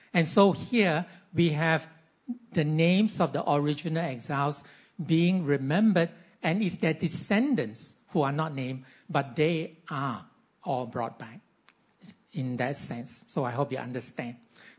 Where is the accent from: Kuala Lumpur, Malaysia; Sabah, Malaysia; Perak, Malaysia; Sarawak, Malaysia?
Perak, Malaysia; Ipoh; Now, during the last Chinese New Year break, I went back to my hometown, which happens to be Ipoh.